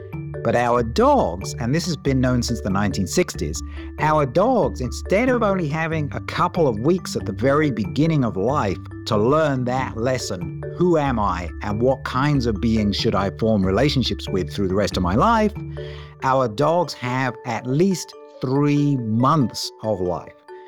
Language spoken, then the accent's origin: English; United Kingdom; I'm British, we're not perhaps the most emotionally expressive people at the best of times